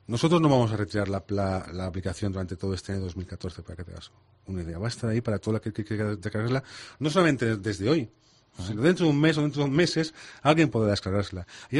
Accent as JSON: {"language": "Spanish", "town": "Córdoba", "region": "Andalusia", "country": "Spain", "said": "Llevo la de Córdoba, que sabes que es mi tierra de origen."}